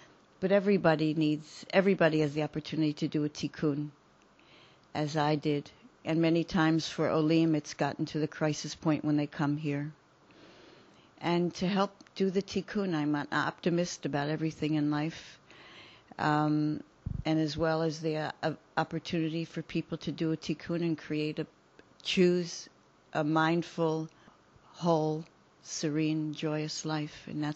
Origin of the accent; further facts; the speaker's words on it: Philadelphia, Pennsylvania, United States; also born or lived in New York; now in Israel; Most of the time I didn't have to fight to be Jewish in the growing up in America, in Philadelphia, New York.